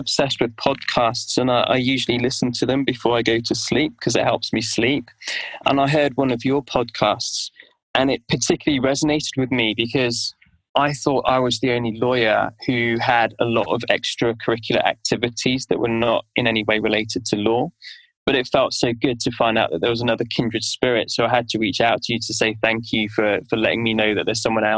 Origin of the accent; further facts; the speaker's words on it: England, United Kingdom; Well, my parents are from Trinidad, and I was born and raised in England. As Trinidad's a really mixed race country, my heritage is very mixed as well. So it's Black, Caribbean, Indian, South American, some French in there as well.